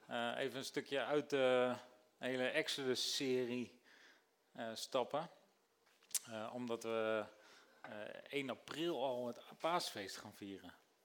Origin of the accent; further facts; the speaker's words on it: Rotterdam, South Holland, Netherlands; born there; maar ik ben wel geboren in Rotterdam trouwens